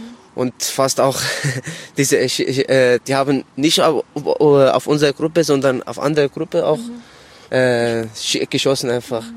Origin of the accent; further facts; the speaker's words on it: Syria; German is a second language; Ja, ich bin aus Syrien nach Türkei.